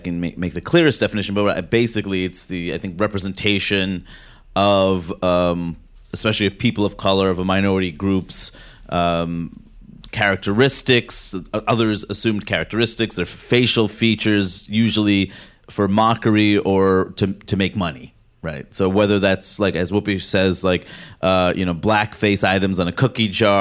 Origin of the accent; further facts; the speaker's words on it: New York, United States; And growing up in Queens, New York, I didn't really feel like a minority because I wasn't.